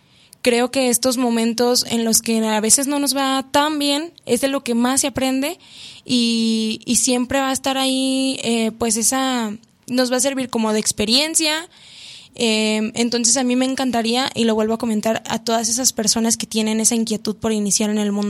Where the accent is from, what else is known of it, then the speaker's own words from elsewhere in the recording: Mexico; es la música mexicana, que nos representa, vaya, como mexicanos, ¿no?